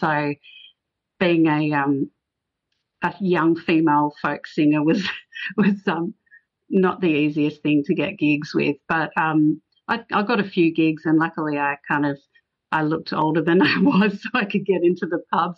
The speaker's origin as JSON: {"language": "English", "town": "Perth", "region": "Western Australia", "country": "Australia", "tie": "born or raised there", "said": "Well, I grew up in Perth along the Swan River. It was kind of a almost semi-rural kind of childhood, but we're only 20 minutes from the actual centre of Perth."}